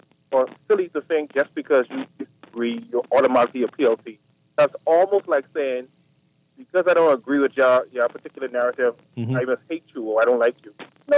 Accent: Abaco, Bahamas; I'm from Abaco, and we have a housing crisis in Abaco.

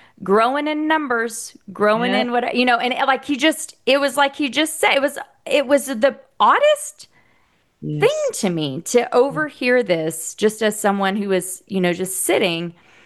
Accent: Oklahoma, United States; also born or lived in Texas / Northern Indiana; I am originally from Oklahoma. We've been in Texas for 15 years, but I lived in Northern Indiana nice. For a couple of years.

